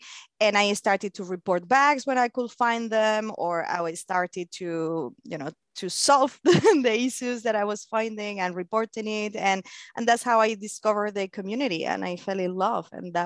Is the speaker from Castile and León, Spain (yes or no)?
no; Seville, Andalusia, Spain; I was coming back from England from working there in an internship, in a university internship, and I started working in an agency in my city in Seville.